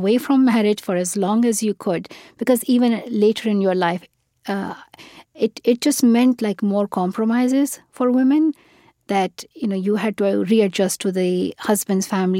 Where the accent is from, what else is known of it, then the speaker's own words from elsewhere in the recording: Pakistan; growing up in Pakistan, we had not heard about therapy and mental health